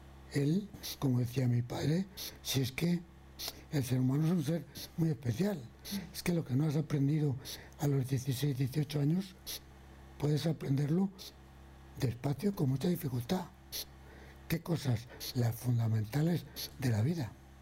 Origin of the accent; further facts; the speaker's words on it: Community of Madrid, Spain; mis paisanos, somos madrileños o españoles